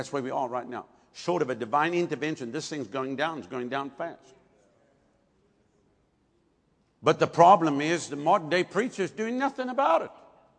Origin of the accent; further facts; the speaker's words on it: Texas, United States; I'm sorry for being Texan with you, but I mean, Lord have mercy.